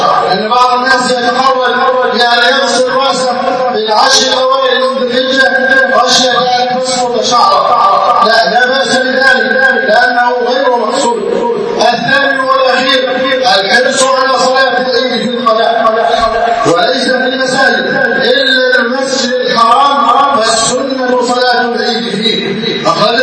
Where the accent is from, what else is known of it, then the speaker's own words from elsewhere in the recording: Egypt; اللهم احفظ بلدنا مصر